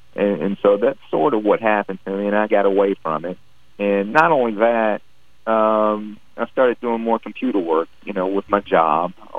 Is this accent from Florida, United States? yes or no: no; Dayton, Ohio, United States; also born or lived in Kentucky; I am from Kentucky, but, you know, my parents split up when I was three, and we moved to Dayton.